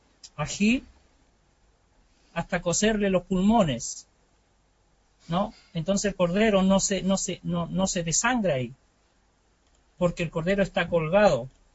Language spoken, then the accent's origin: Spanish; Chile; yo soy chileno.